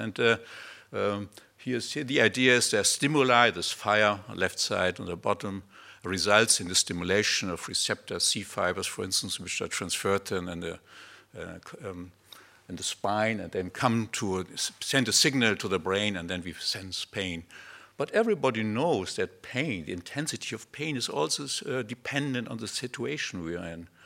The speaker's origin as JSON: {"language": "English", "country": "Germany", "accent": "German", "second_language": "English", "said": "I should also say that English is not my first language. You hear that already. I have a wonderful German accent, I've been told."}